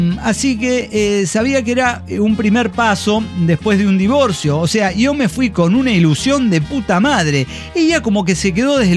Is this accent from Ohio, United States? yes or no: no; California, United States; born there; Sí, yo nací en California, ¿eh?